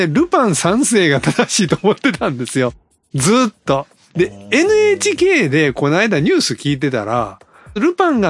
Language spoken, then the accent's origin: Japanese; Osaka, Japan; どうせこの人大阪人やからイントネーションおかしいなと思って聞いてもらってると思いますけど